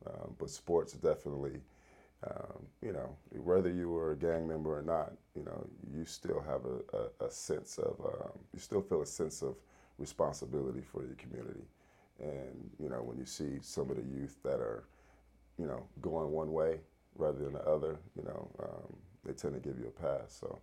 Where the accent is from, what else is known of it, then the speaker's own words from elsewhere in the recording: Los Angeles, California, United States; Growing up, I grew up in South Central, so there was a lot of extracurricular activities going on